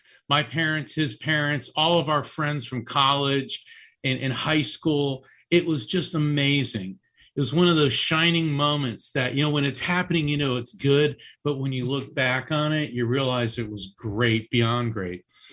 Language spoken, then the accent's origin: English; Florida, United States; Billy and I grew up in Florida on the East Coast in the surfing culture.